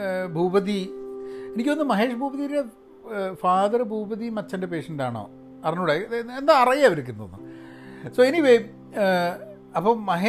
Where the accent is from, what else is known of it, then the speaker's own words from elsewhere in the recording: Kerala, India; ഇപ്പം എനിക്കൊക്കെ തോന്നുന്നത് ഞാനൊക്കെ കേരളത്തിൽ വളരെ പ്രിവിലേജ്ഡായിട്ട് വളർന്ന ഒരു കക്ഷിയാണ്.